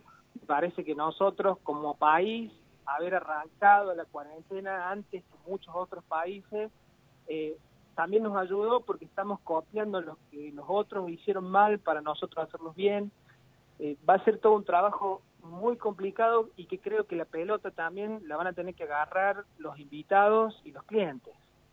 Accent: Argentina; la característica que tenemos nosotros como argentinos de ser muy unidos a la hora de los festejos.

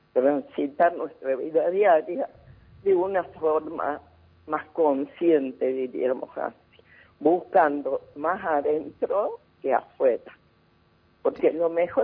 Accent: Colonia Caroya, Córdoba, Argentina; que yo soy de Colonia Carosa, empecé aquí, y no había yoga.

